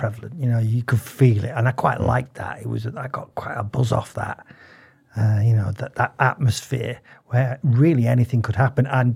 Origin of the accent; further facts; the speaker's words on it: Manchester, North West England, United Kingdom; born there; I was born in Manchester from an Irish family. My mother was born in Dublin, as was all her sisters and brothers.